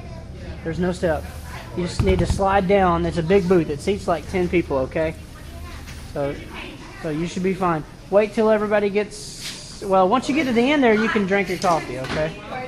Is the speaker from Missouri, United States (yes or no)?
no; Acworth, Georgia, United States; I'm from Ackworth. Ackworth, Georgia.